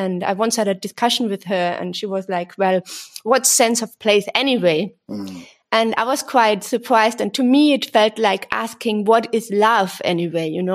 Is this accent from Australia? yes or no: no; Austria; I grew up in the Alps